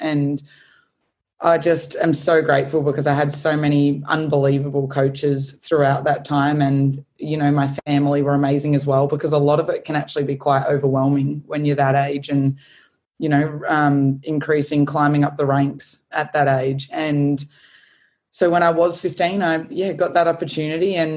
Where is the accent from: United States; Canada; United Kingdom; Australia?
Australia; Adelaide, South Australia; I grew up in Adelaide and I really loved my time growing up there